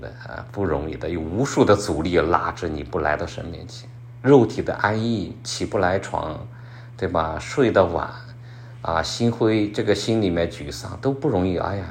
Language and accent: Chinese; China; 我们中国人没有这个概念的